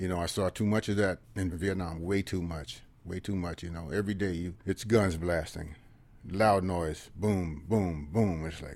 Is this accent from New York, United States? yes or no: no; Fresno, California, United States; But far as growing up in West Fresno, I wasn't hungry. I wasn't rich either. And to go to downtown Fresno, that was a treat.